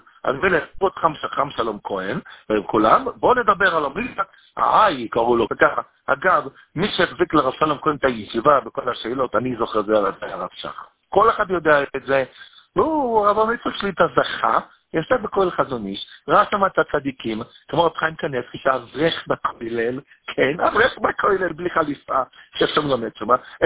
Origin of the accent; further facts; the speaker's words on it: Bnei Brak, Tel Aviv District, Israel; now in Jerusalem, Israel; אני גר בירושלים, אני מוצא מבני ברק.